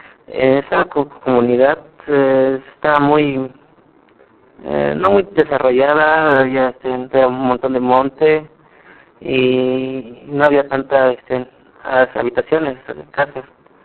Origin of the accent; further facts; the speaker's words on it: Cancún, Quintana Roo, Mexico; tengo 19 años. Aquí yo no nací en Quillencum, mis padres me trajeron a partir de los 3 o 4 meses de nacido, en parte por el trabajo de mi papá, como es técnico en telefonía, no había mucho trabajo para allá, y se vino aquí a Cancún